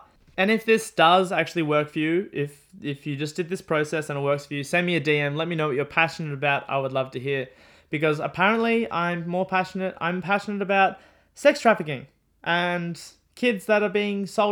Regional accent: Australia; Okay, I'm Aussie, I'm Australian, so obviously bear with me.

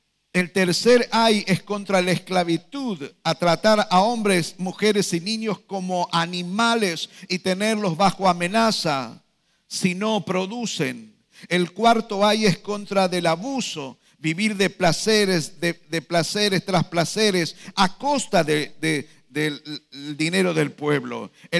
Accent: Argentina; como argentinos, ¿no le hemos dado la espalda a Dios?

